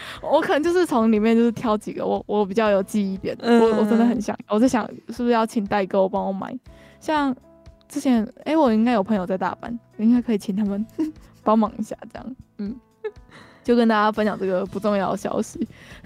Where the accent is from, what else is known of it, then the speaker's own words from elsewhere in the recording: Kaohsiung, Taiwan; 我们是高雄人，我觉得对于高雄人来说